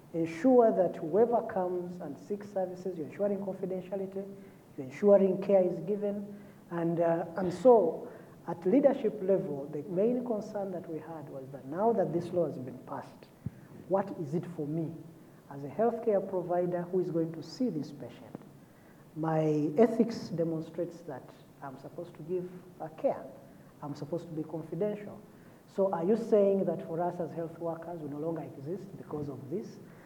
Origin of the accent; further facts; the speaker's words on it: Western Region, Uganda; No, I'm not related to Elioda Tumwesigye, but we come from, we are all from the Southwest. He comes from the western part of the South, and I come from the deeper South.